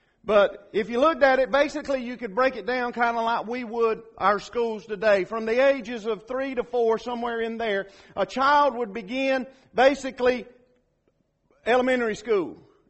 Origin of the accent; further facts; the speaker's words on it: Georgia, United States; I am from South Georgia, okay? I hide it pretty good.